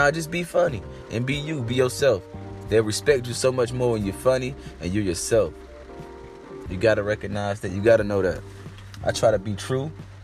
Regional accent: Fort Lauderdale, Florida, United States; I'm a South Florida comic. I came from Fort Lauderdale, Florida. I started off doing comedy there when I was 16 years old.

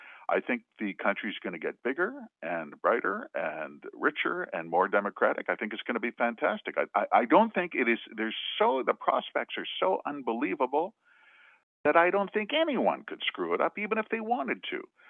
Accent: Manitoba, Canada; also born or lived in Alberta; I'm from Manitoba, and, you know, I lived in Alberta for many years.

